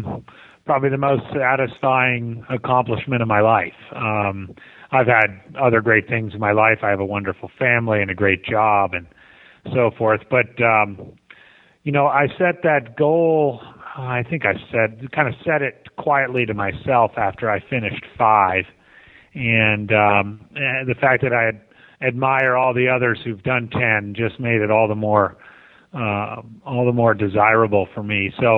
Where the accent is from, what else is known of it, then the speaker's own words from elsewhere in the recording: New York, United States; I grew up in New York and worked in Philadelphia for quite a few years, and that's where I met my wife.